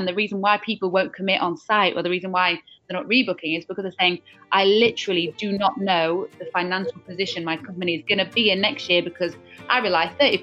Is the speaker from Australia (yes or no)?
no; Yorkshire and the Humber, United Kingdom; moved away as an adult; brought up in Yorkshire, but actually I moved when I was 18 and kind of lived obviously everywhere else.